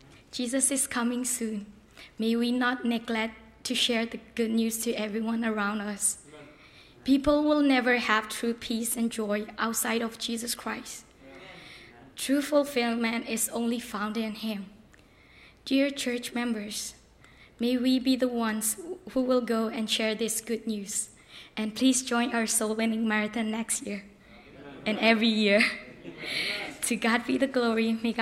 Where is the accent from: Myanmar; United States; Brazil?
Myanmar; English is a second language; I'm from Myanmar. I'm Chin. I'm now a freshman in Landmark Baptist College.